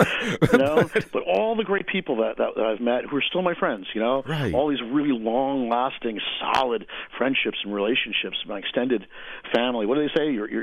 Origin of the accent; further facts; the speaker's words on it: New Jersey, United States; Growing up in the 70s, I mean, it was such a wide open time to grow up. I was just laughing, you know, the other night how easy it was to get liquor when you were a kid in New Jersey.